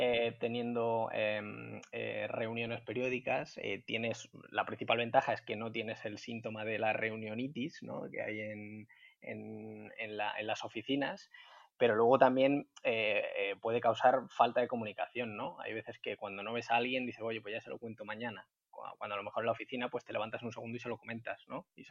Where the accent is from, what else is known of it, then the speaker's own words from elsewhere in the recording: Madrid, Community of Madrid, Spain; accent: Madrid; now in Granada, Spain; Yo soy de Madrid, no sé si se notará en el acento